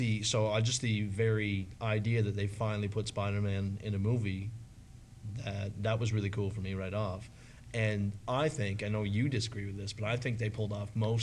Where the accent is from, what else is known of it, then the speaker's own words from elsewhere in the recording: Mount Denson, Nova Scotia, Canada; because I'm from Mount Denson, and I'm a pimp.